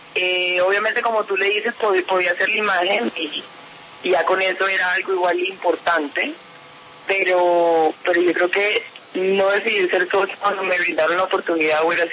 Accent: Colombia; Yo quiero como colombiana que el centro en Colombia sea como en cualquier país

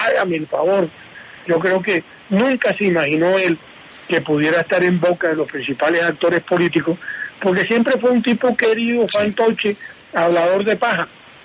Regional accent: Cesar, Colombia; porque es que yo soy del César

